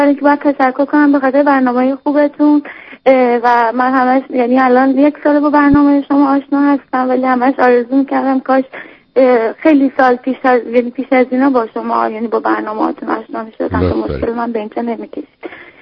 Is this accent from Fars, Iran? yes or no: no; Tehran, Tehran Province, Iran; من از آذری هستم، یعنی تهران بزرگ شدم و زندگی میکردم